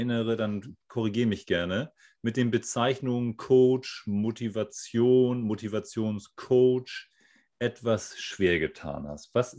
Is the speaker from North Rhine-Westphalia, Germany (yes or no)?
no; Husum, Schleswig-Holstein, Germany; damals im schönen Husum in meiner Heimatstadt